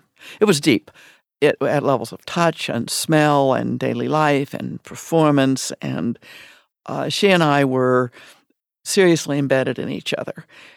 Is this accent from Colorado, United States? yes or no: yes; Colorado, United States; I grew up in Colorado, right? I am acutely aware I grew up as a young white girl on conquest territory